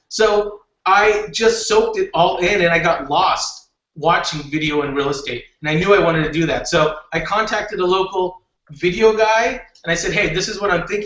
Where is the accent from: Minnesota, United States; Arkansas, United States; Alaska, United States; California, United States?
California, United States; Orange County; because I grew up here in Orange County.